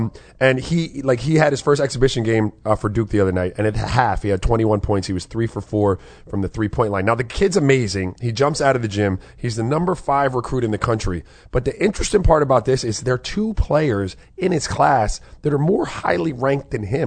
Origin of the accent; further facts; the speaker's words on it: U.S. Virgin Islands; also born or lived in United States; I grew up in the Virgin Islands. There were a lot of, there was a heavy Latin. And then I grew up here